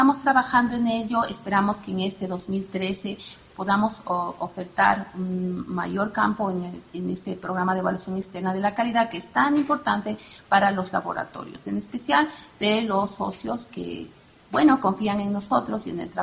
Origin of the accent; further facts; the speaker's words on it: Ecuador; acogió el gobierno muchas de las solicitudes que nosotros como sociedad ecuatoriana pusimos a consideración de ellos